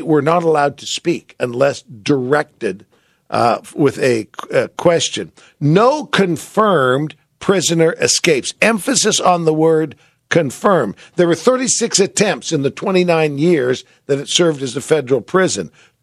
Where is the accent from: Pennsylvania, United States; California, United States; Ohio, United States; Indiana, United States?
California, United States; San Francisco; You know that I grew up in San Francisco, and I've always had kind of a fascination with Alcatraz.